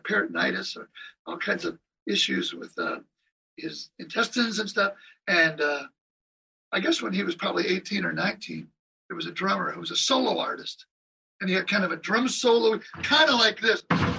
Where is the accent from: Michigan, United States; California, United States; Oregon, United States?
Michigan, United States; Detroit; Both my parents, very, you know, working class Detroit family.